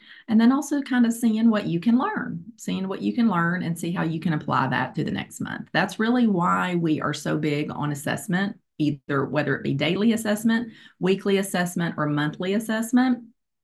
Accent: Little Rock, Arkansas, United States; I am from Little Rock, Arkansas as well.

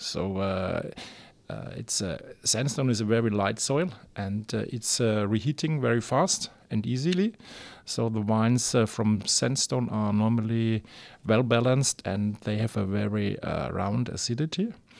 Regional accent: Baden-Württemberg, Germany; English is a second language; So I come from the Kaiserstuhl, which is more Pinot country, not quite Riesling country, because it's a little bit warmer than the Pfalz

